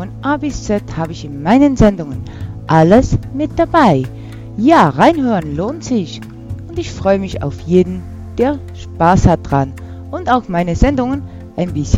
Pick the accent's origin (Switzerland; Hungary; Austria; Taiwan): Switzerland; Ich bin aus der Schweiz und ich bin 24 Jahre jung.